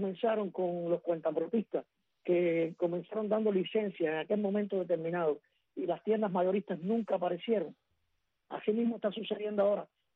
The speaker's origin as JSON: {"language": "Spanish", "town": "San Juan y Martínez", "region": "Pinar del Río", "country": "Cuba", "tie": "born or raised there", "said": "siempre hablo del tabaco porque soy natural de San Juan y Martínez"}